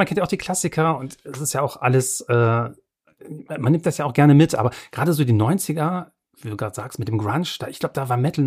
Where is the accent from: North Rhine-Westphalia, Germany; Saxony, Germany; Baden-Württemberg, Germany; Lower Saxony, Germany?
North Rhine-Westphalia, Germany; Bonn; ich komme ja aus Bonn, da bin ich ja geboren worden